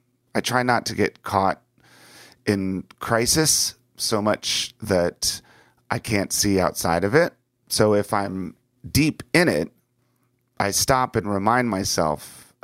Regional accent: United States; when I was young, growing up outside of Washington, D.C., my greatest fear was war.

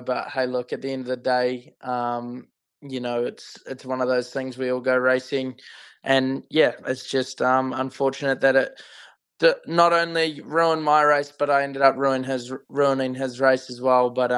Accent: Wellington, New Zealand; In New Zealand, I'm from Wellington

